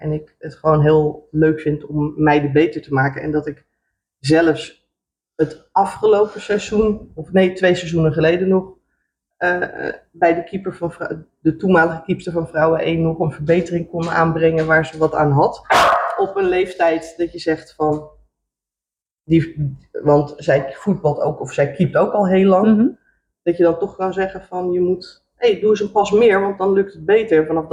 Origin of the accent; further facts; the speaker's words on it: Amsterdam, North Holland, Netherlands; want wij komen uit Amsterdam.